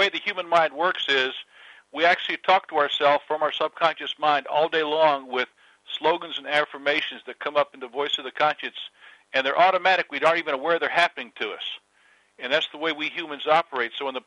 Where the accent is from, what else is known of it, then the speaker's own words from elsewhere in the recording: North Carolina, United States; also born or lived in Washington, D.C.; You know, grew up in North Carolina, and then to Washington D.C., and so kind of lost my accent.